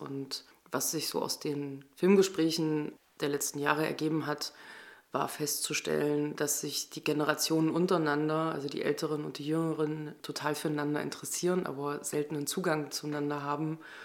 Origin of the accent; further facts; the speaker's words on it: Thuringia, Germany; Ich bin 1983 im Eichsfeld in Thüringen geboren und aufgewachsen